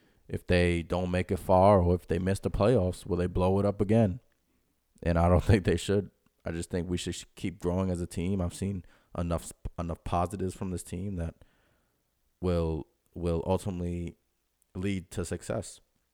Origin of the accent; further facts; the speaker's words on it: New York, United States; I'm a New Yorker. I take whatever my way.